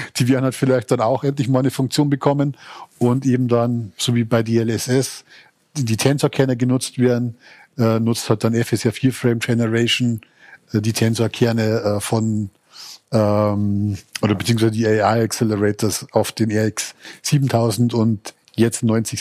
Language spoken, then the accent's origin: German; Bavaria, Germany; ich komme aus Bayern, wie man hört